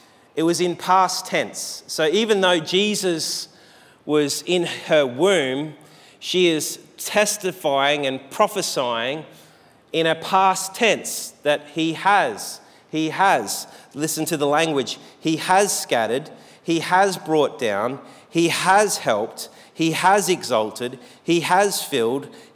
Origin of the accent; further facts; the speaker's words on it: Sunshine Coast, Queensland, Australia; I grew up on the Sunshine Coast, and my good friend owned Mr. Whippy.